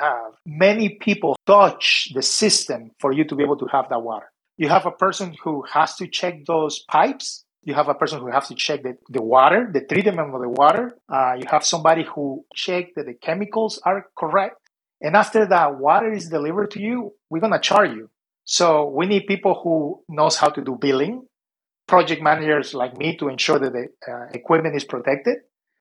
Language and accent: English; Peru; English is a second language; now in United States; So I grew up, I am originally from Peru. So I was in Peru until I came to the United States.